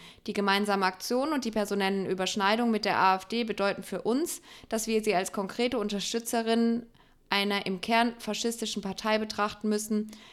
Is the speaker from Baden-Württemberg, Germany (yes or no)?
yes; Weinheim, Baden-Württemberg, Germany; also da wo ich herkomme, in Weinheim